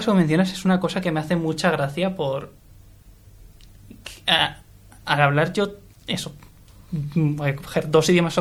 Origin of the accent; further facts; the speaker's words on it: Spain; Porque nosotros también, como españoles